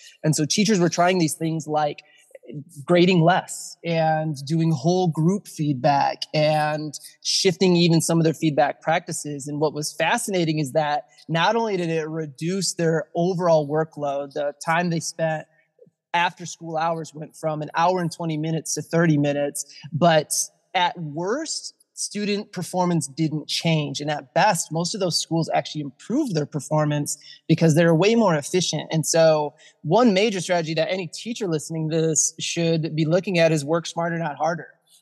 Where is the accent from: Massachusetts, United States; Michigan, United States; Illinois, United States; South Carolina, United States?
Michigan, United States; far cooler than my home state of Michigan right now, where we're burning closer to the 90s.